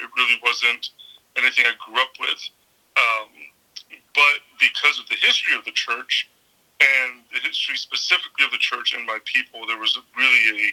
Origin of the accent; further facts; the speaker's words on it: Rio Piedras, Puerto Rico; born there; I was born in Puerto Rico in Rio Piedras, which is Rock River, and my people are Taino. We're most commonly known as Taino. We call ourselves Arawaka or Boricua.